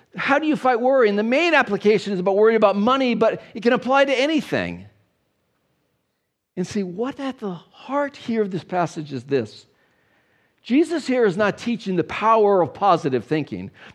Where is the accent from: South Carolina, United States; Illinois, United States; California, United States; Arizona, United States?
California, United States; Los Angeles; I lived in California. I'm from Los Angeles.